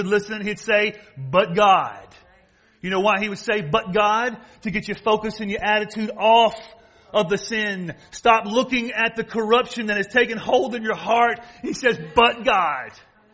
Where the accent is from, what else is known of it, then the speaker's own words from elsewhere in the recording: Southern United States, United States; I know all about racism. I grew up in the South. I watched it happen.